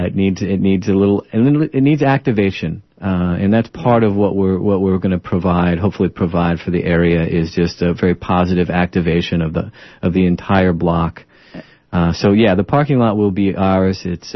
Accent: Pennsylvania, United States; now in Portland, United States; So to start, yes, I am from Pennsylvania. I did come out to Oregon. I attended college at Eastern Oregon University.

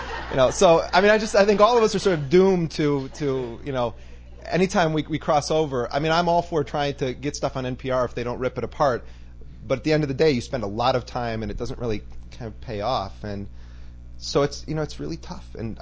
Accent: United States; I've worked for the BBC, but because I'm an American, they won't let me work for BBC News.

